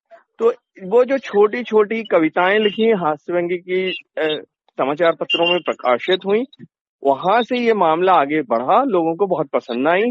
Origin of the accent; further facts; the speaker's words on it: Jabalpur, Madhya Pradesh, India; मैं मध्य प्रदेश की संस्कार धानी जबलपुर में जन्मा, यहीं पला बढ़ा।